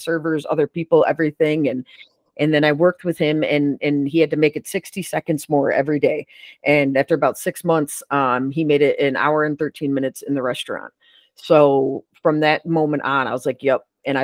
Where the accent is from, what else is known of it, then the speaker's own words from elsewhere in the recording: Syracuse, New York, United States; Nope, I'm from Syracuse, New York.